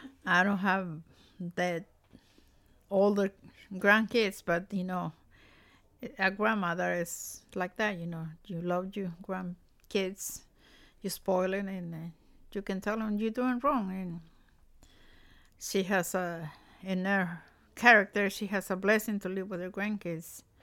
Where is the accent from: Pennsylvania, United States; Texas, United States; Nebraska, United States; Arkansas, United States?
Texas, United States; Dallas; I'm from Dallas, Texas.